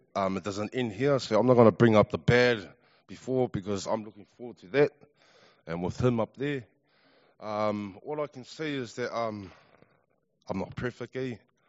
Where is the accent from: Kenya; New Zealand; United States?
New Zealand; Otara, Auckland; I was raised in Otara just down the road here.